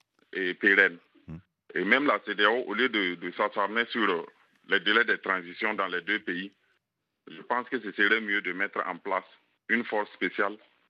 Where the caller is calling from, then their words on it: Ouahigouya, Nord, Burkina Faso; Je suis de Wayougouya.